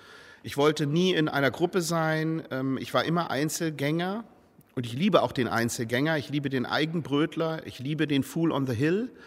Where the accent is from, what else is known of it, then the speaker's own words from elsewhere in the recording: Ahrensburg, Schleswig-Holstein, Germany; Ich komme aus Ahrensburg. Also das ist nun wirklich eine Stadt, wo man echt behütet aufwächst.